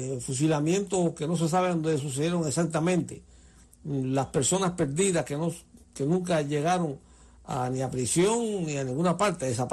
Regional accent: Cuba; me duele como pueblo, como cubano

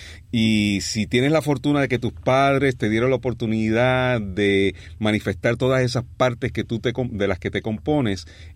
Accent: Puerto Rico; tres de los protagonistas somos puertorriqueños.

